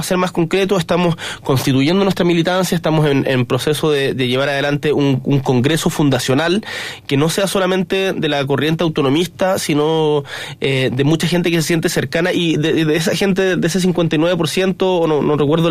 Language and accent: Spanish; Punta Arenas, Magallanes, Chile; yo soy de Magallanes, soy nacido y criado en Punta Arenas, y tengo un problema que es existencial, que no soy feliz en Santiago.